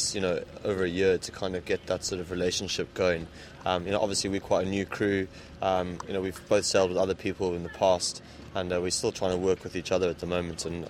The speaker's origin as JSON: {"language": "English", "town": "Cape Town", "region": "Western Cape", "country": "South Africa", "also_born_or_lived": "Durban", "moved": "yes", "lives_now": "London, United Kingdom", "said": "I'm originally from Cape Town, and we used to both sail 29ers when we were younger, but I've been over in the UK for quite a while now"}